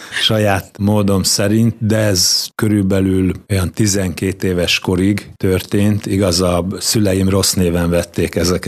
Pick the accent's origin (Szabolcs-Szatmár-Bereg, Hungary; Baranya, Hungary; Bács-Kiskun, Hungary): Bács-Kiskun, Hungary; Kiskunhalas; Kiskualason születtem, itt jártam általános iskolába, középiskolát is itt végeztem a Sziládi Áron gimnáziumba.